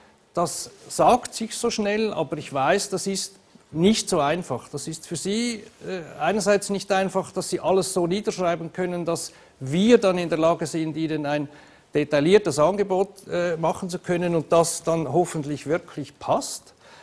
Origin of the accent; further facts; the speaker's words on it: Switzerland; accent: Swiss; aber vielleicht hören Sie es an meinem Unterton, ich komme eigentlich aus der Schweiz